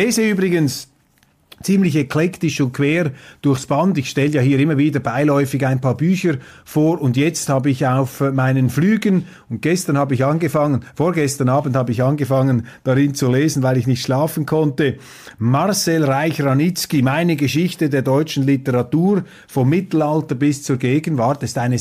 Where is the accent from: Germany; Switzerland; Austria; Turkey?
Switzerland; das mir als Schweizer vielleicht noch nicht so einleuchtet